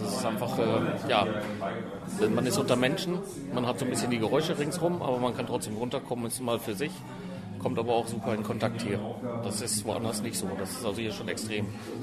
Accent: Wettringen, North Rhine-Westphalia, Germany; Also ich komme aus Wettringen. Da gibt es aber im Umkreis nichts.

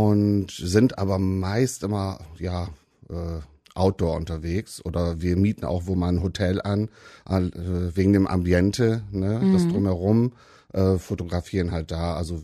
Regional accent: Rheine, North Rhine-Westphalia, Germany; ich komme hier aus Rheine, bin 47 Jahre alt

